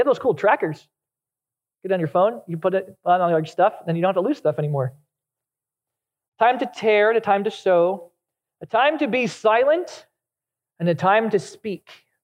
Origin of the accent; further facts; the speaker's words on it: Chicago, Illinois, United States; I'm a Cubs fan. I was born in Chicago, raised there.